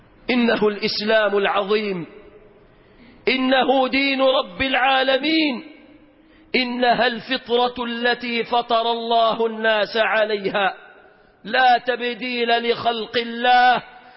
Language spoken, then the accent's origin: Arabic; Ismailia, Ismailia Governorate, Egypt; في بلدنا الإسماعيلية، بلد القتال والشجاعة والمروءة